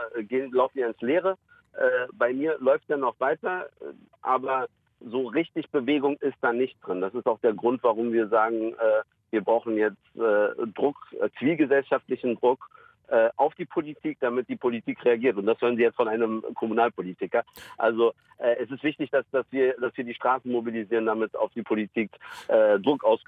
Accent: Berlin, Germany; der Süden Neuköllns ist meine Heimat, also ist mein Zuhause. Und ich habe mich da sicher gefühlt, wohl gefühlt.

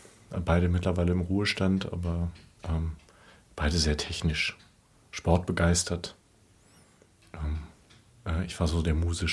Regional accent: Goslar, Lower Saxony, Germany; also born or lived in Bad Harzburg; Ich bin geboren in Bad Harzburg, aufgewachsen in Goslar, in der Braunschweigischen Landeskirche. Eigentlich ein ganz unkirchliches Elternhaus. Bin der zweite Sohn

